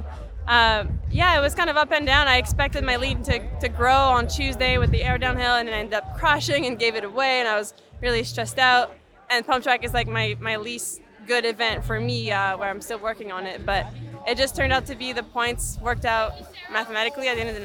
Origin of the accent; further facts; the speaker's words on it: Quebec, Canada; I grew up in Quebec, my family is there